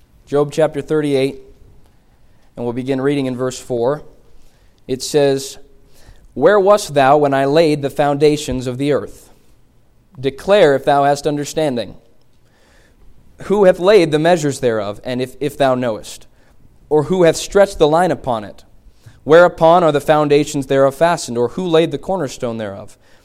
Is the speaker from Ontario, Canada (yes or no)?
no; Montreal, Quebec, Canada; I told you I grew up in Montreal, Canada.